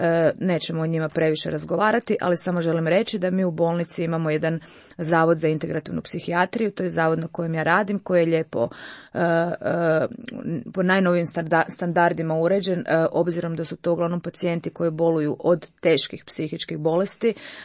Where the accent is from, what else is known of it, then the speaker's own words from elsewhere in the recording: Vinkovci, Vukovar-Srijem County, Croatia; recimo ja sam iz Vinkovaca. Meni svaki tjedan dolazi netko iz Vinkovaca, jel zna da sam ja iz Vinkovaca